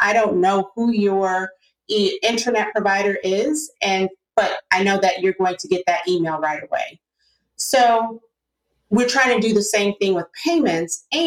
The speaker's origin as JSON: {"language": "English", "town": "Detroit", "region": "Michigan", "country": "United States", "tie": "born or raised there", "said": "So yes, as you said, I grew up in Detroit and it was just a regular childhood in Detroit trying to figure out what exactly I wanted to do."}